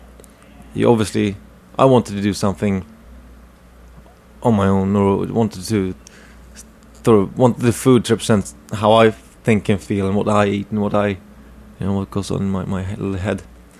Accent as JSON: {"language": "English", "town": "Stockholm", "region": "Stockholm County", "country": "Sweden", "tie": "born or raised there", "said": "I'm from Stockholm, but the suburbs just north of Stockholm. And there are plenty of fields, and it still looks like a farmland almost where I live."}